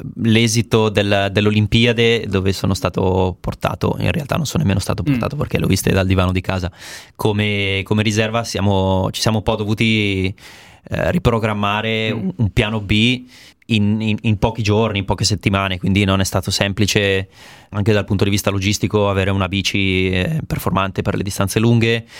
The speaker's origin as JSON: {"language": "Italian", "town": "Seriate", "region": "Lombardy", "country": "Italy", "said": "io sono di Seriate, vicino a Bergamo, quindi sono a 20 km da Sarnico"}